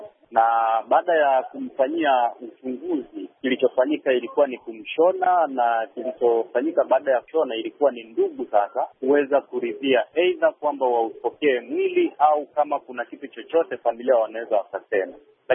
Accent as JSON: {"language": "Swahili", "region": "Iringa", "country": "Tanzania", "said": "manake mimi ninatokea Iringa"}